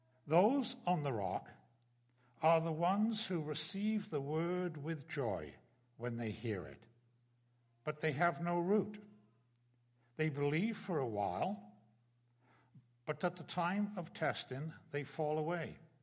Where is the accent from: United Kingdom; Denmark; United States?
United Kingdom; England; When I grew up in England, my father had, we called it the garden, you would call it an allotment.